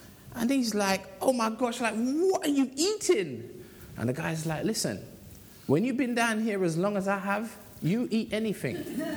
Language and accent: English; London, United Kingdom; And that's not just because I come from South London, right?